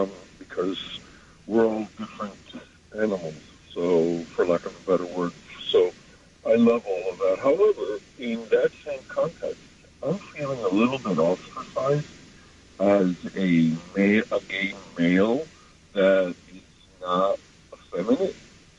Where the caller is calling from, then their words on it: Jersey City, New Jersey, United States; I'm calling from Jersey City.